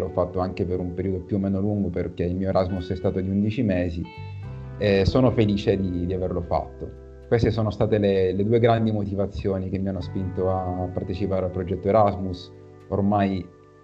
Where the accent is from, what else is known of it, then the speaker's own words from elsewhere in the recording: Catania, Sicily, Italy; now in Milan, Italy; come hai detto, sono di Catania, anche se adesso mi trovo a Milano per lavoro.